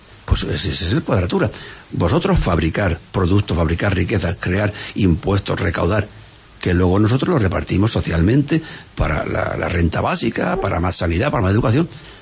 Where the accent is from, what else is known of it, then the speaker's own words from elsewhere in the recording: Spain; los propios que somos de aquí de España